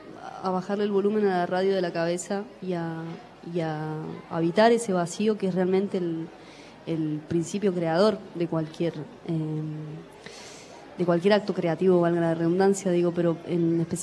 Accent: Córdoba, Argentina; born there; nací en Córdoba, pero nómade, de esencia nómade.

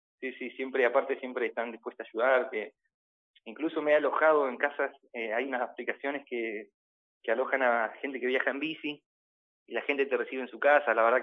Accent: Ingeniero Jacobacci, Río Negro, Argentina; desde Buenos Aires hasta Jacobacci, que está ahí como un poco de donde soy, si es que soy de algún lugar.

